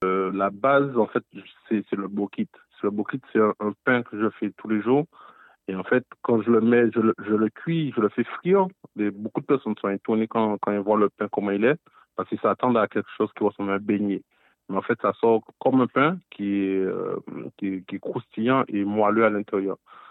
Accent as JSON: {"language": "French", "country": "Guadeloupe", "said": "Moi, je viens de la Guadeloupe. C'est dans le sud de la Caraïbe."}